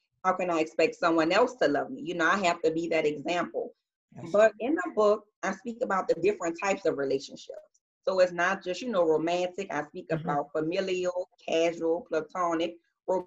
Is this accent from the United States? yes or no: yes; New Orleans, Louisiana, United States; I'm from New Orleans. I am an author, speaker, relationship coach, and a minister-elect.